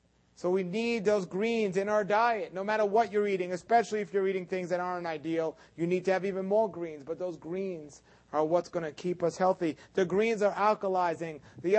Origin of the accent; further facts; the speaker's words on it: New York, United States; I'm from New York. I'm sorry. I don't understand this southern language.